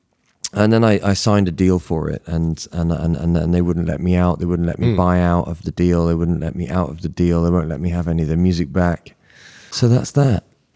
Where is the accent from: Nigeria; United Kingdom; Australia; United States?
United Kingdom; Bristol, South West England; I was living by the seaside in the outskirts of Bristol.